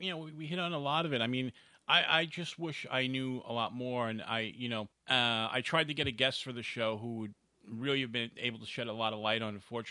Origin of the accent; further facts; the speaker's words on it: New York City, New York, United States; growing up in New York City like I did, that the main reporters there were from Fox 5 News in New York.